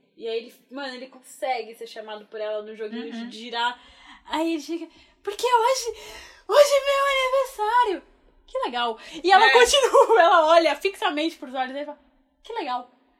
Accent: Brazil; eu sou de Tapsirica, da Serra, e é muito frio.

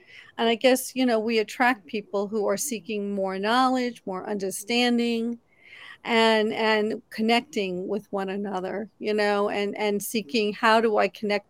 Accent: New York, United States; I grew up in a doing kind of world. I'm from New York and everyone's rushing around and we're all doing stuff.

